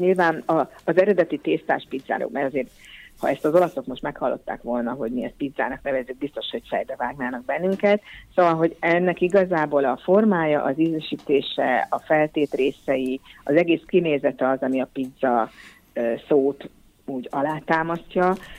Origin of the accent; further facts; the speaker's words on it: Great Hungarian Plain, Hungary; alföldi vagyok egyébként